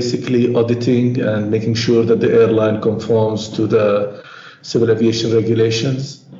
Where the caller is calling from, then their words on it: Sharjah, United Arab Emirates; I'm calling you from Sharjah. Right. In the United Arab Emirates.